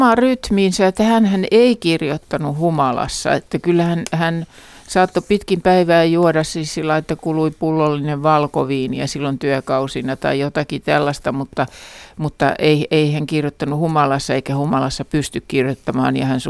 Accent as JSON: {"language": "Finnish", "town": "Loimaa", "region": "Southwest Finland", "country": "Finland", "tie": "born or raised there", "said": "näin hänet livenä ensimmäisen kerran kotipaikkakunnallani niin Loimaalla nimenomaan lukioaikana"}